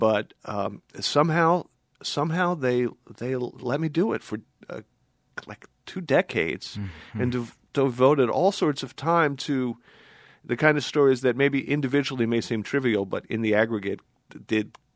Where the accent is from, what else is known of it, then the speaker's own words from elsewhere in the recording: Washington, United States; Well, I'm from Washington, and I had actually encountered him.